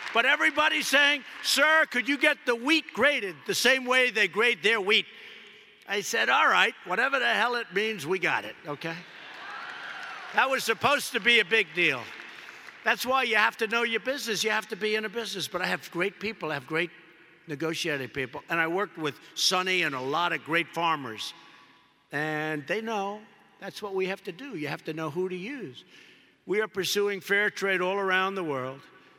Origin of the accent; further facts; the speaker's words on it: United States; We're American. We always win.